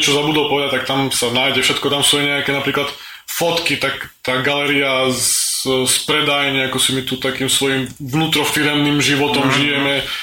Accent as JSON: {"language": "Slovak", "region": "Spiš", "country": "Slovakia", "accent": "Spiš", "said": "my spíšiaci, ktorí aj samozrejme možno, že ja teraz mám nejaký spisky prízvuk"}